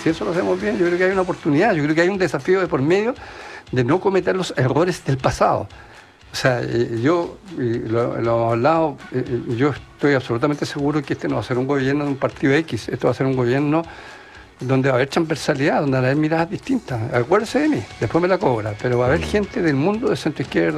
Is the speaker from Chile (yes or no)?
yes; Chile; Ese es por lo menos mi sueño como chileno.